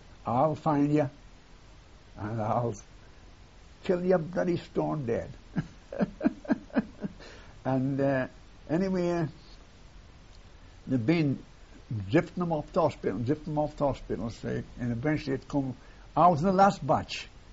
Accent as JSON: {"language": "English", "town": "Barnsley", "region": "Yorkshire and the Humber", "country": "United Kingdom", "said": "So I come from Barnsley"}